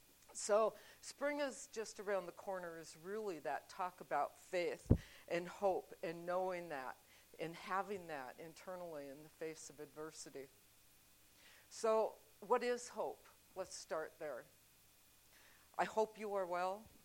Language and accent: English; Bemidji, Minnesota, United States; now in North Carolina, United States; but you have to remember I was raised in Bemidji, Minnesota, which is just a couple hundred miles south of the Canadian border.